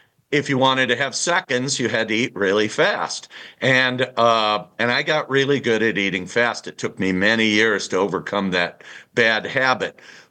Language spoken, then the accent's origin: English; Hammond, Indiana, United States; I was born in Gary, raised in the Hessville neighborhood of Hammond. I went to Morton High School.